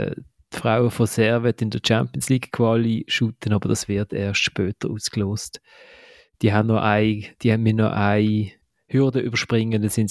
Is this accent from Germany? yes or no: no; Switzerland; als Schweizer hat man doch immer so ein bisschen Sympathie für die Kleinen in der Tendenz.